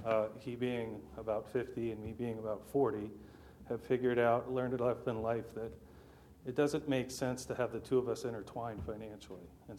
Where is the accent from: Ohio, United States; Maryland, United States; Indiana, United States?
Maryland, United States; and I grew up in Wicomico County and have been using this home as a summer home all my life.